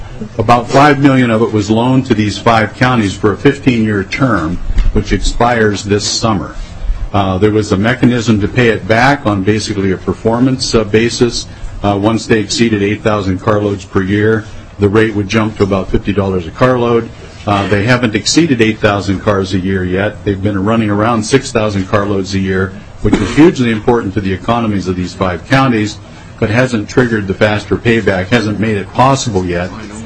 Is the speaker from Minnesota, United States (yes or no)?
yes; Shakopee, Minnesota, United States; from Shakopee, Minnesota.